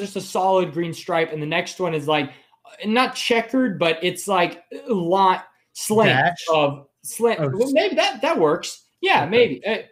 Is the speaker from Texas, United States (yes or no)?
yes; Texas, United States; I'm a Texan and I was thinking this.